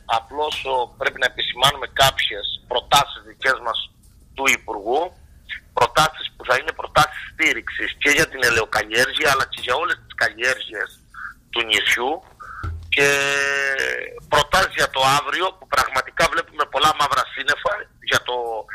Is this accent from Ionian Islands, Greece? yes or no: no; Archanes, Crete, Greece; θα σας φέρω ένα παράδειγμα για τις Αρχάνες στο χωριό μου.